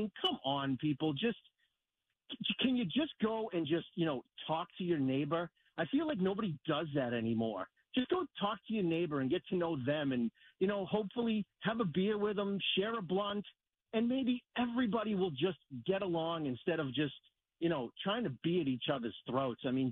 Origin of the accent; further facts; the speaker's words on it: United States; I'm an American. I would die for someone's right to say whatever they want.